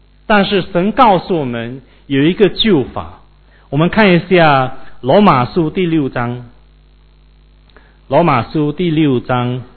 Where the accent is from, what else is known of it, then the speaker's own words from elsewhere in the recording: Malaysia; 以前我在小时候在马来西亚